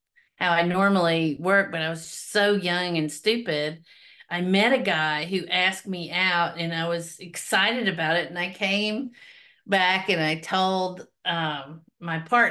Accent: Nashville, Tennessee, United States; Well, I grew up spending summers in East Tennessee with my family, with my father and my stepmother. We went to church a lot. They were very religious. I was mostly in Nashville.

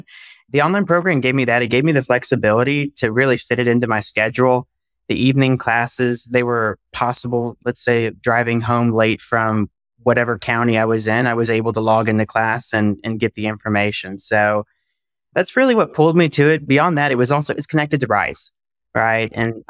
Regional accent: Texas, United States; also born or lived in Southeast Asia; Oh, I'm from Texas. I'm a Texan. We're Americans.

